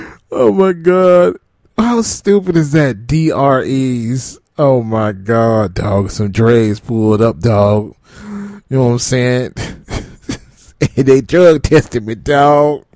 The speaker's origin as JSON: {"language": "English", "region": "Michigan", "country": "United States", "tie": "born or raised there", "said": "So in my home state of Michigan, they decided to create roadside drug testing."}